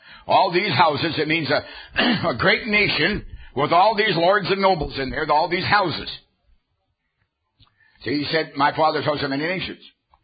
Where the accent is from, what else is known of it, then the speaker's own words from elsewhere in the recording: Canada; now in United States; Pardon me, I'm also an American citizen, no longer Canadian.